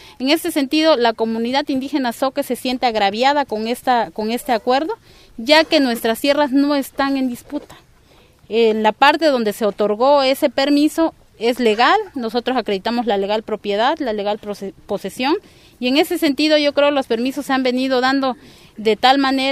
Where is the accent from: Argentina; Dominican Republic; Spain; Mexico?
Mexico; en el estado de Oaxaca convivimos 16 etnias y lo hacemos muy bien. Si algo nos caracteriza como mexicanos, pues es precisamente la diversidad cultural y biológica